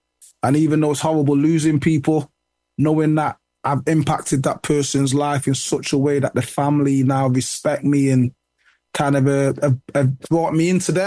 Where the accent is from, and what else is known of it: United Kingdom